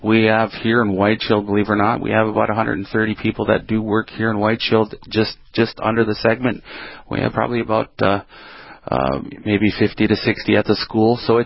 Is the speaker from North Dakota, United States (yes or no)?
yes; North Dakota, United States; You know, we have as Native American people and people from Fort Berthold, we honor our veterans every single day.